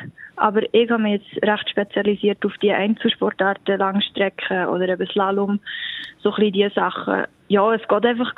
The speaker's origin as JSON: {"language": "German", "town": "Gretzenbach", "region": "Solothurn", "country": "Switzerland", "tie": "born or raised there", "said": "Wir haben bei uns im Dorf, wo ich aufgewachsen bin, einen Verein gehabt, der Einradclub Grätzenbach. Und die sind immer bei mir im Dorf, beim Haus durchgefahren."}